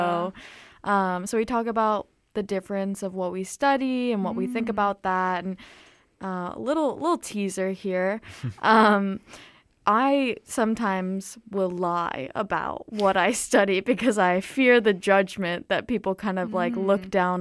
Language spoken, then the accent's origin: English; Philadelphia, Pennsylvania, United States; Valley's saying this because I'm from Philadelphia